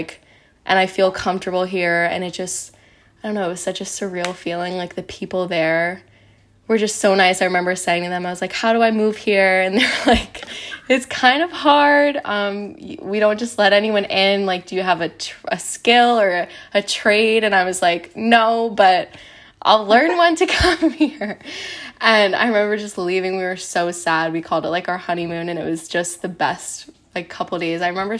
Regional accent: New York, United States; I'm from New York.

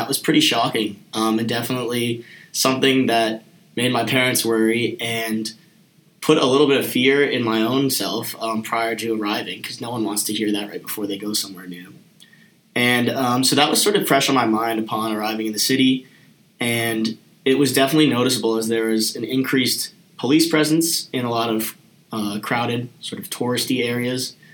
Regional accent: New York, United States; Growing up near New York, the subways in New York are terrible

